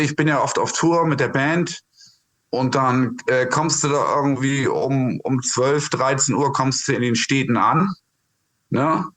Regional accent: Kiel, Schleswig-Holstein, Germany; Ich bin ja Kieler.

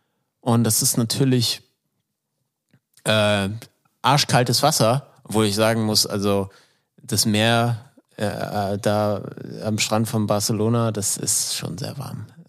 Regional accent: Flensburg, Schleswig-Holstein, Germany; Also in Flensburg, da wo ich herkomme.

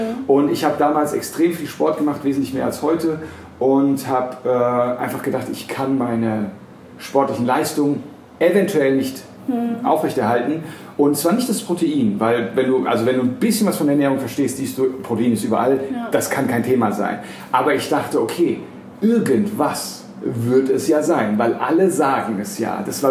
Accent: Frankfurt am Main, Hesse, Germany; born or raised there

